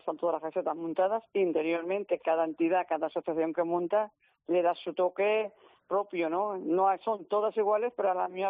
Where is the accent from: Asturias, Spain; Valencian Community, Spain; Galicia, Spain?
Valencian Community, Spain; Yo creo que somos tan valencianos como cualquiera.